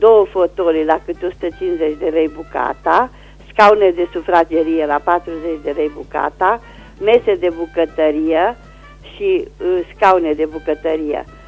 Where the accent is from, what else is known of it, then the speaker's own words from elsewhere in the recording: Reșița, Caraș-Severin, Romania; sunt din Reșița și doresc să fac un anunț.